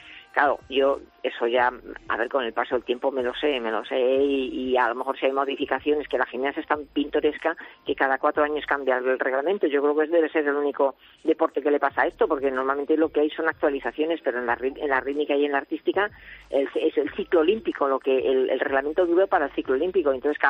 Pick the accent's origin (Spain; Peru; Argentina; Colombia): Spain; los que somos periodistas españoles